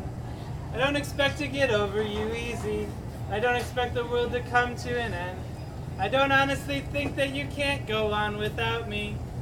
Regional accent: Michigan, United States; now in California, United States; I'm from Michigan. We really love California.

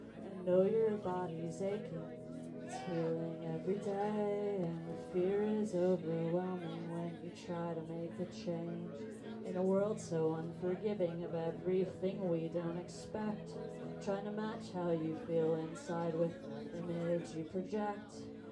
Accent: Del Mar, California, United States; I grew up in Del Mar, down the street from here.

